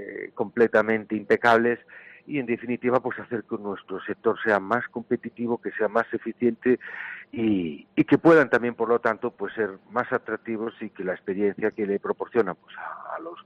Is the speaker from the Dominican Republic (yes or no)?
no; Galicia, Spain; yo creo que como gallegos que nos sentimos orgullosos